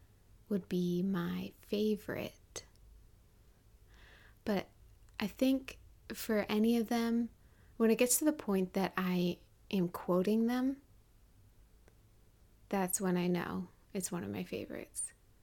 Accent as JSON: {"language": "English", "country": "United States", "accent": "American", "said": "if you can't tell by my accent, I'm American and I love football, American football."}